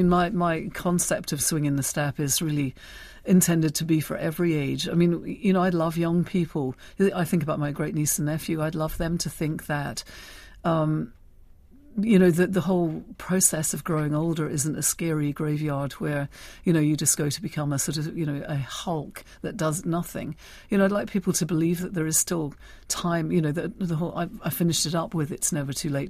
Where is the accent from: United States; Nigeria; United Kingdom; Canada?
United Kingdom; Scotland; I grew up in the Highlands of Scotland.